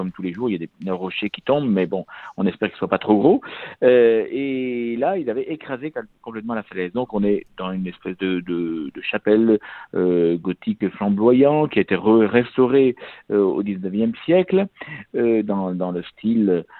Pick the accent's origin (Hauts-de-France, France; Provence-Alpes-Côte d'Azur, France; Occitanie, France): Occitanie, France; born there; moi je suis né dans le Lot, je connais le Lot et je connais le sanctuaire depuis bien longtemps